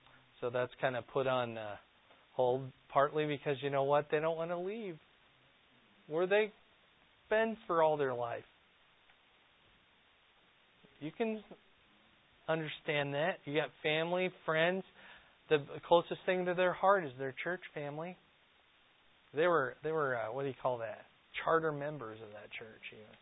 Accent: Fort Dodge, Iowa, United States; also born or lived in Cedar Rapids; I remember, I grew up in Fort Dodge.

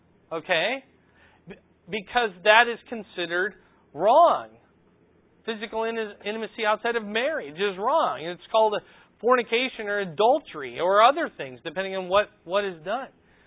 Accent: Iowa, United States; I'm from Iowa. In Iowa, you don't really have to take any particular road.

